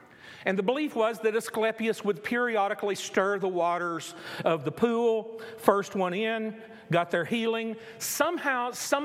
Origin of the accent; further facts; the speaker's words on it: Abilene, Texas, United States; I'm from Abilene, Texas.